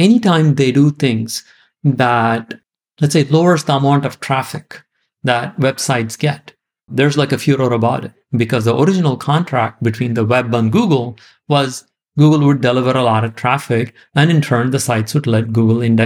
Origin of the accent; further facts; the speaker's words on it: India; You know, I grew up in India, which as you know, is a raucous democracy.